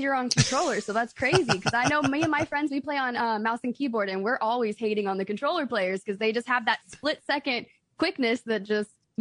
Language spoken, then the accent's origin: English; Midwest, United States; My family, my mom and dad, and my little bro, we're from the Midwest.